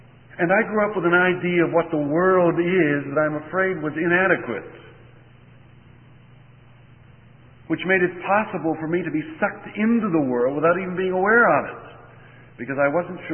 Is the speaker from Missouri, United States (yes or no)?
no; Pittsburgh, Pennsylvania, United States; When I was a boy growing up around Pittsburgh, Pennsylvania, we had a whole system of streetcars.